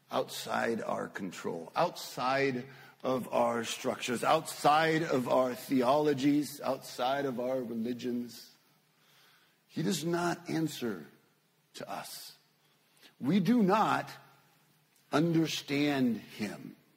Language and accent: English; Mexico; Many of you know I grew up in Mexico, and growing up in Mexico, I was probably pretty much always the tallest kid in class.